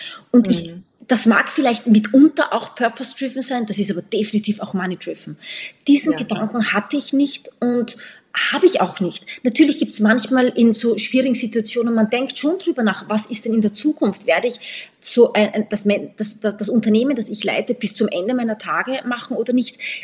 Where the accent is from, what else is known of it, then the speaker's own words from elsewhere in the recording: Austria; born there; und ich bin ja eigentlich gebürtige Österreicherin. Meine Mama ist Brasilianerin